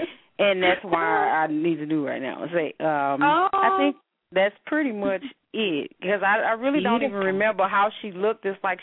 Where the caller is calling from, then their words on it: Illinois, United States; Marquita, I'm calling from Illinois.